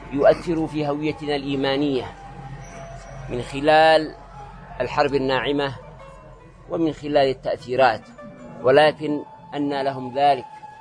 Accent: Yemen; فصرنا كيمنيين أنصارا ومجاهدين رقما صعبا

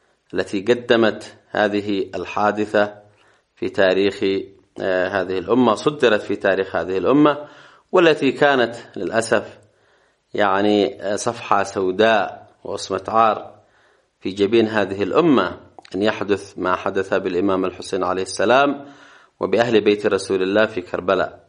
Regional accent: Yemen; حتى أننا نلحظ أنه في بلدنا اليمن هذا الشعب العظيم

